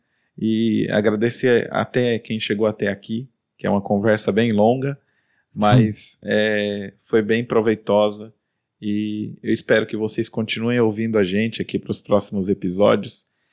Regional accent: Brazil; porque eu sei que eu sou brasileiro também, né?

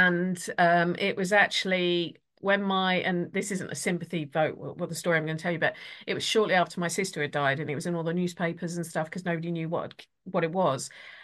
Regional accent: East of England, United Kingdom; I'd always wanted to come back because I always felt I was from Essex.

